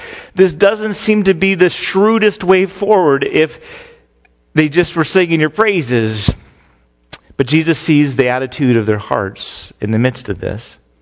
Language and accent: English; Phoenix, Arizona, United States; I grew up in Phoenix.